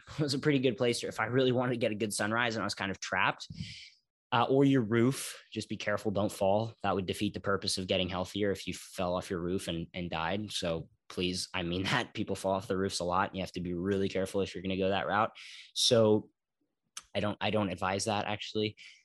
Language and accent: English; Philadelphia, Pennsylvania, United States; I grew up in Philadelphia when I learned all this stuff